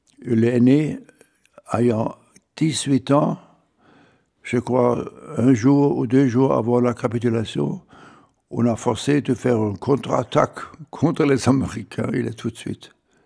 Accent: Stuttgart, Baden-Württemberg, Germany; born there; French is a second language; je suis né à Stuttgart et c'était... 4 ans avant la guerre mondiale. Mon père était un pasteur protestant.

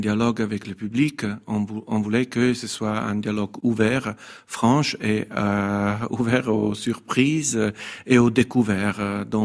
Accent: Italy; French is a second language; en tant qu'Italienne

